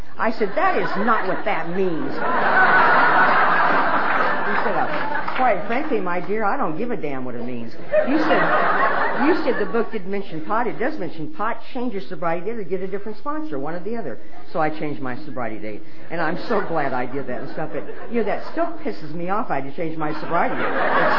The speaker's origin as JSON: {"language": "English", "town": "Lincoln", "region": "Nebraska", "country": "United States", "tie": "born or raised there", "said": "I grew up in Lincoln, Nebraska, and like I said, I come from a wonderful home there"}